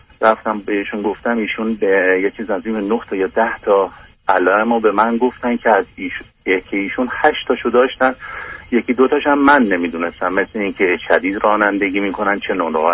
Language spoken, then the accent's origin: Persian; Iran; moved away as an adult; now in Canada; در سن 24 سالگی 25 سالگی حدودا از ایران در اومدم، رفتم در یک کشور اروپایی به صورت پناهنده غیر قانونی وارد شدم.